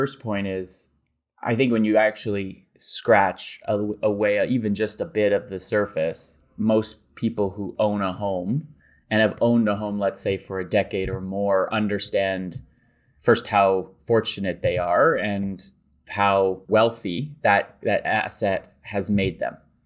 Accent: Toronto, Ontario, Canada; where I was raised in around Toronto.

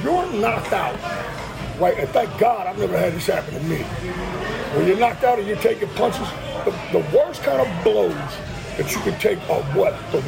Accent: Texas, United States; also born or lived in Northeast; You see, we're both from Texas.

